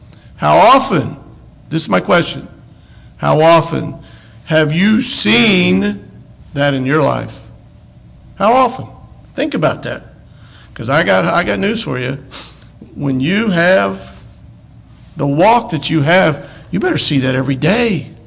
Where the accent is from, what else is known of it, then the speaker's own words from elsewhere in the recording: Kansas, United States; we're all from Kansas. I think this is a trait of a Kansan, by the way. Since I'm a Kansan, I can say this.